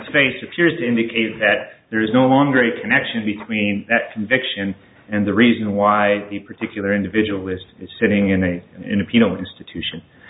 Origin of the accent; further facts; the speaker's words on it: Milwaukee, Wisconsin, United States; I'm here from Milwaukee, Wisconsin